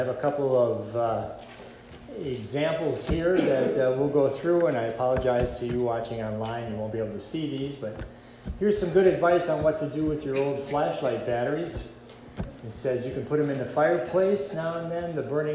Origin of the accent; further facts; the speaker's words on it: Appleton, Wisconsin, United States; When I grew up in Appleton, Wisconsin, and the truck would drive up and down the street spraying the DDT clouds behind the truck.